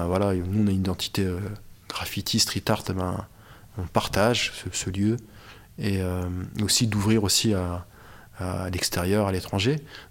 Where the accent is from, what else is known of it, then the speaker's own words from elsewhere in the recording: Amiens, Hauts-de-France, France; Donc moi je viens des quartiers populaires d'Amiens, etc. Donc on parlait le Verlan, j'ai connu ça